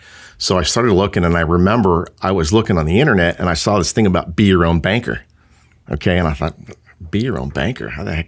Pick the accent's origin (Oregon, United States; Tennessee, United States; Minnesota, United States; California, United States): California, United States; born there; now in North Carolina, United States; and I was born in the South Bay of San Francisco near Santa Clara, San Jose area.